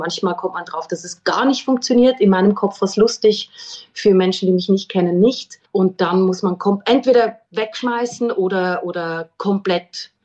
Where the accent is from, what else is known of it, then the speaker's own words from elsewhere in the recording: Switzerland; now in Vienna, Austria; Ich bin seit 17 Jahren in Wien. Deswegen würde ich mich auch mittlerweile als Wienerin bezeichnen. Fast mehr als Schweizerin oder so halb-halb.